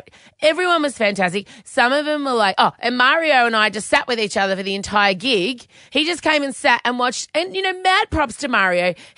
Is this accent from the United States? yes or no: no; Australia; as an Australian